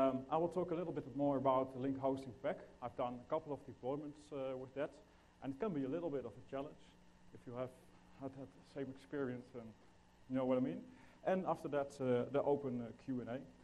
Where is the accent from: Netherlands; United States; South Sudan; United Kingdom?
Netherlands; English is a second language; I am Dutch, as you probably can hear from my accent.